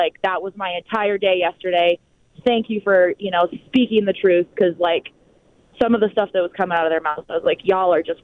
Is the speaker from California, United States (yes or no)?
no; Wyoming, United States; now in Denver, United States; I'm from Wyoming, and I'm driving up to go to a Wyoming game right now.